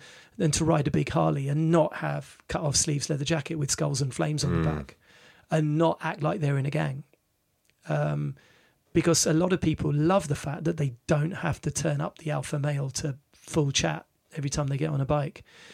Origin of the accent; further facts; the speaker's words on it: South East England, United Kingdom; I grew up in Sussex